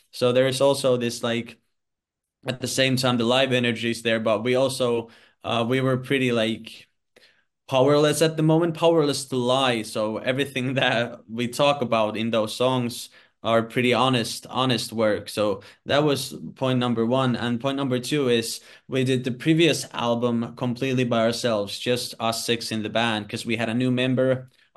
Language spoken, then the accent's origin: English; Finland; English is a second language; We're from Finland. English is not our native language.